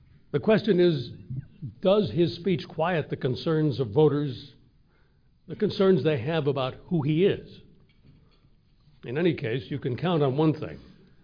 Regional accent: Chicago, Illinois, United States; Political scientist Milt Rakove from my hometown of Chicago

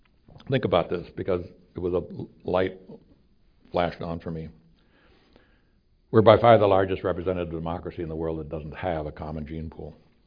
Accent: Minnesota, United States; And as Minnesotan, born and bred, I recognize the debt that I owe

